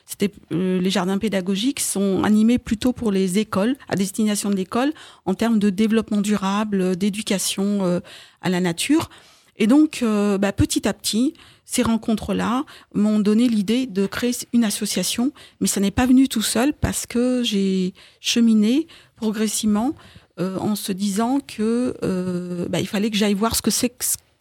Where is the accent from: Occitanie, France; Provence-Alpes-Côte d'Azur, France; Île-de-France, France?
Île-de-France, France; Nanterre; born there; je suis née à Nanterre en 1963, où ma grand-mère avait un jardin